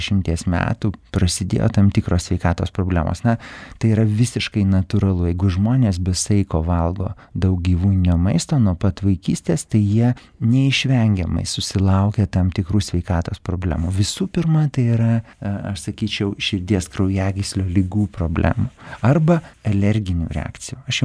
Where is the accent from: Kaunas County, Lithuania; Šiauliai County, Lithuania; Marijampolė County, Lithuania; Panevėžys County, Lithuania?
Kaunas County, Lithuania; Kaunas; aš esu kaunietis ir aš tiesiog bėgau ąžolyne